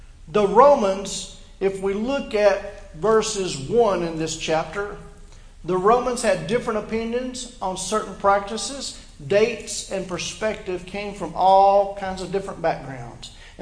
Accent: United States; I am an American. Period.

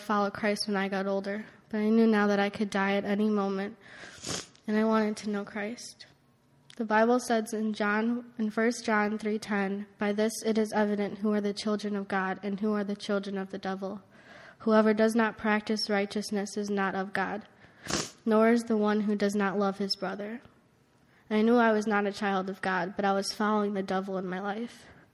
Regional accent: Chicago, Illinois, United States; I was born in the Chicago area and was raised in a family where we attended church each Sunday.

